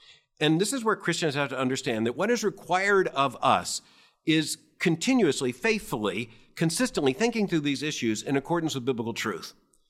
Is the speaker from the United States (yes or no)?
yes; United States; But as an American, I recognize the very same trajectory is taking place in the United States.